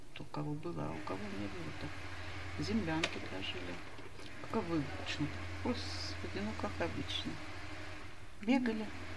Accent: Novosibirsk, Novosibirsk Oblast, Russia; ну, родилась в Новосибирске, значит, и жила в Новосибирске. Вообще я сибирячка.

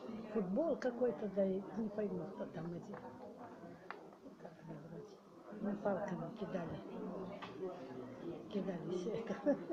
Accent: Soyuzskaya, Novgorod Oblast, Russia; born there; Я родилась в Новгородской области, Боровический район, деревня Союзская.

